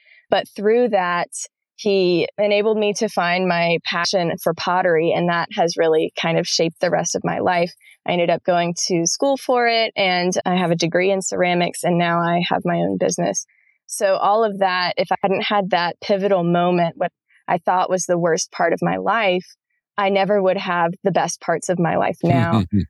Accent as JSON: {"language": "English", "region": "South Carolina", "country": "United States", "said": "My mom, I'm from South Carolina. And so like most Southern girls, their moms stick them in ballet classes when they're about 3 years old."}